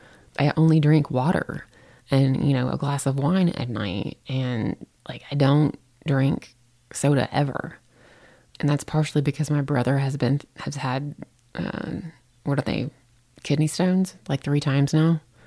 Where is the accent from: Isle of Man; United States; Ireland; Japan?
United States; the South; Oh God, I'm from the South.